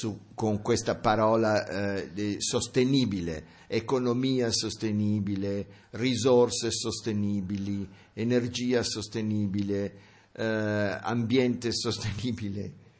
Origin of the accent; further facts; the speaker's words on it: United States; Italian is a second language; perché sono anch'io americano come lui